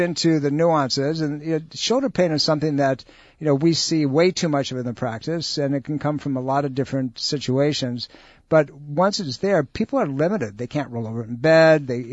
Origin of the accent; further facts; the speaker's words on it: New York, United States; Many of you know that I'm from the Western New York area where we average out about 250 inches of snow a year south of Buffalo.